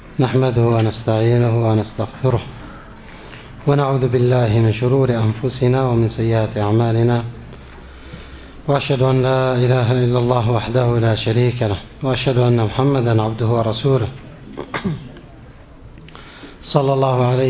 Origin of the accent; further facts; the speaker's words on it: Yemen; إذن رجلا القبر في بلادنا اليمن، لأنها جنوب الكعبة